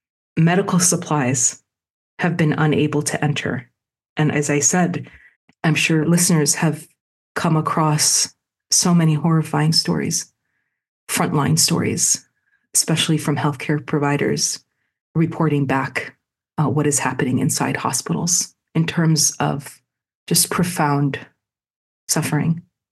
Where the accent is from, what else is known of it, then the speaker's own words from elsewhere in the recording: Chicago, Illinois, United States; The murder of a 6-year-old child in my hometown, Chicago